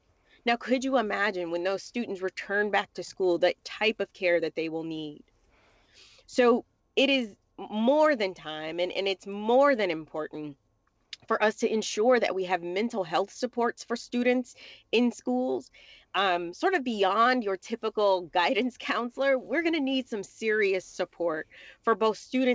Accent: Detroit, Michigan, United States; I myself, I grew up in Detroit. I am a product of poverty

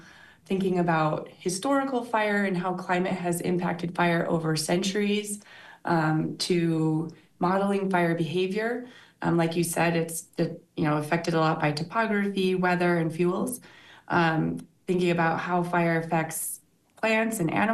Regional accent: Washington, United States; I grew up in Western Washington, really in the woods. My parents had some, a cabin in the woods, essentially where I grew up.

